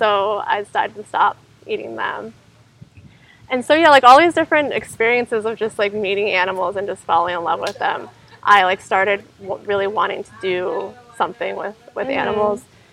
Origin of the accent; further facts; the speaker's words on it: Pennsylvania, United States; I'm from Pennsylvania.